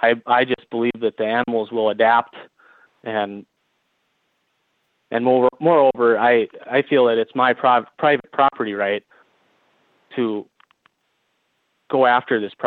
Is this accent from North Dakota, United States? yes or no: yes; North Dakota, United States; I grew up right on the Burke Divide line, and so I've been here my whole life.